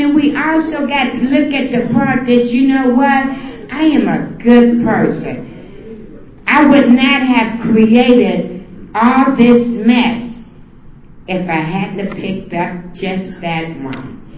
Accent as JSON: {"language": "English", "town": "San Francisco", "region": "California", "country": "United States", "said": "I'm from San Francisco. I'm a 49er fan"}